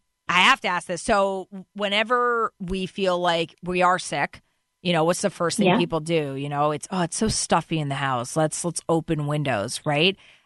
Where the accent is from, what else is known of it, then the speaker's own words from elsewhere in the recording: New England, United States; also born or lived in Vermont; I was born and raised in New England. I'm an outdoors girl through and through.